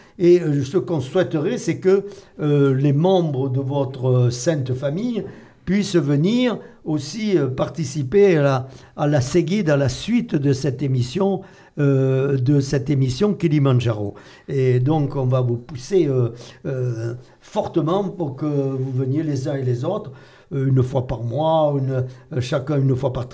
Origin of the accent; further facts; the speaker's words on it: Nouvelle-Aquitaine, France; Parce qu'il y a le tonton chez nous, en Périgord.